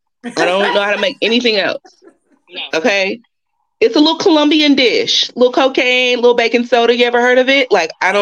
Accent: the South, United States; Of course I can cook. I'm from the South.

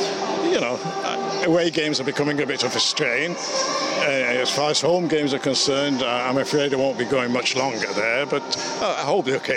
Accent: Sale, North West England, United Kingdom; I love Manchester. I consider Manchester to be my town, but I'm actually from Snobbish Sale.

